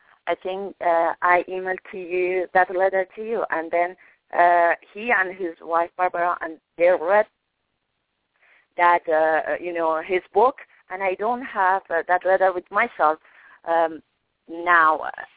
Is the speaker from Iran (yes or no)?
yes; Iran; born there; English is a second language; I was born in Iran and I saw many crimes